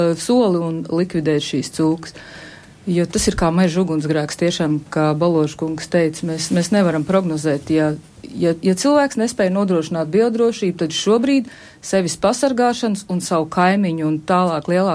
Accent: Kurzeme, Latvia; Es esmu no Kurzemes.

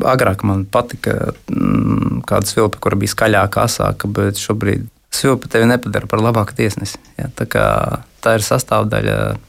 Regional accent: Līvāni, Latgale, Latvia; Bet tā kā es nāku no Līvāniem

